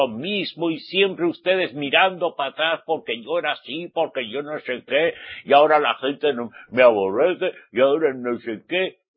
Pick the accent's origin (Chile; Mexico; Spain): Spain; born there; Yo hablo español. Mi español no es latino, es español. Nací en España.